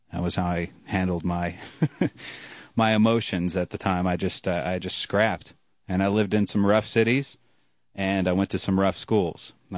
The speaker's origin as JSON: {"language": "English", "country": "Ireland", "said": "hey, I'm Irish, you know, I like to throw down."}